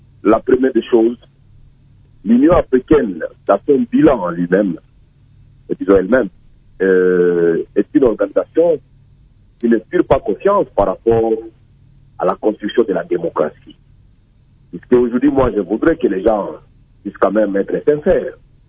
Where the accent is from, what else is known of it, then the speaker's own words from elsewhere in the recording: Ituri, DR Congo; je suis de l'Est du Congo. Et principalement, je suis ituriens. Je suis appelé de l'Ituri.